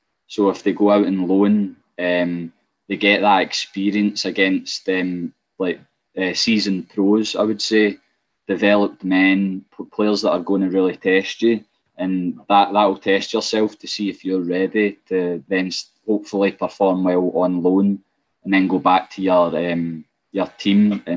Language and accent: English; Scotland, United Kingdom; even though we're from Ayrshire.